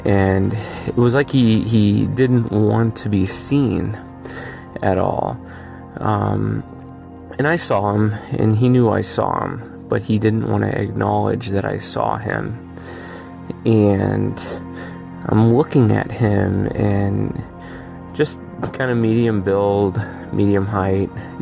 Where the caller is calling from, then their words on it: Erie, Pennsylvania, United States; I'm calling from Erie, Pennsylvania